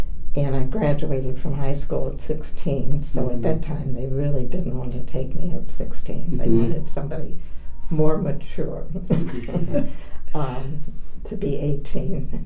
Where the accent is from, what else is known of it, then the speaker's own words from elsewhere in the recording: Berwick, Pennsylvania, United States; I grew up in Pennsylvania, kind of just getting into the northeast. Berwick is downriver, about 40 miles from Wilkes-Barre, Scranton. I went to school there up through high school.